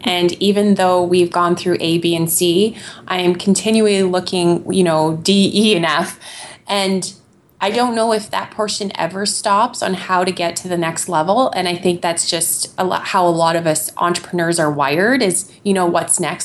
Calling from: Saskatoon, Saskatchewan, Canada; I'm calling from Saskatoon, Saskatchewan, which is in Canada.

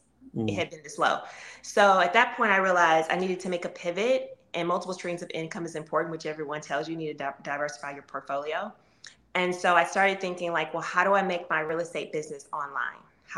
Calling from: Maryland, United States; I am currently in Maryland.

